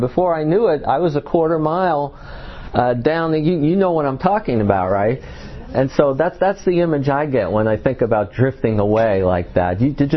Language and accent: English; New York, United States; I grew up in New York, and my mother would often take us to the beach on the south shore of Long Island.